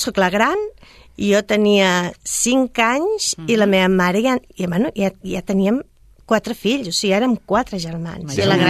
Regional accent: Sabadell, Catalonia, Spain; Soc sabadellenca des de l'inici de tota la vida, que diem, no? Sabadellencs de tota la vida.

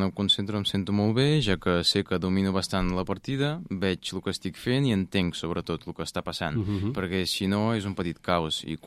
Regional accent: Dnipro, Dnipropetrovsk Oblast, Ukraine; now in Spain; Sí, vaig néixer allà, després em vaig mudar i vaig viure la meitat de la meva vida en una altra ciutat, però sóc de Dnipro.

